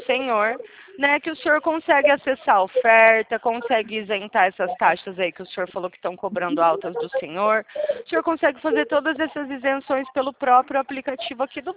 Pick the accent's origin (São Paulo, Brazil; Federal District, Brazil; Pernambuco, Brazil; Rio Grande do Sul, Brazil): São Paulo, Brazil; Sou paulista.